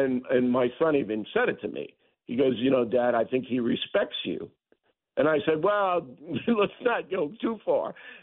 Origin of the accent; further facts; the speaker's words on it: Levittown, New York, United States; I say to myself, you know, I'm a kid from Levittown.